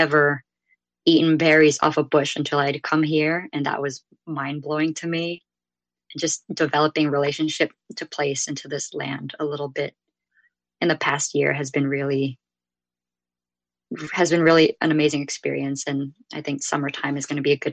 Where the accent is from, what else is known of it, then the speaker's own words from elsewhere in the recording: San Jose, California, United States; Like, I grew up in San Jose, California, and it's such a big city. It has 1 million people